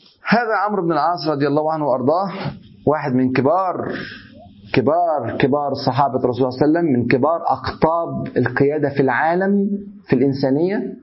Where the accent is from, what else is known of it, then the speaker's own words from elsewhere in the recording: Egypt; born there; انا مصري اتولدت في هذا البلد مسلم، ابويا وامي مسلمين وجدي مسلم